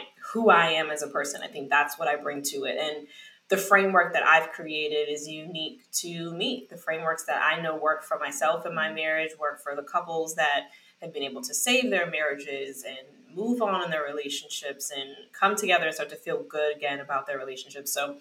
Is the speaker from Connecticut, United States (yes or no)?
no; New York, United States; I'm a Bronx girl. I'm from New York.